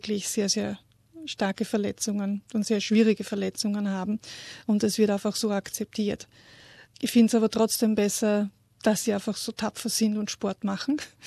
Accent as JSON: {"language": "German", "country": "Austria", "moved": "yes", "said": "Ich bin aus Österreich nicht weggegangen, weil mir Österreich nicht gefallen hat."}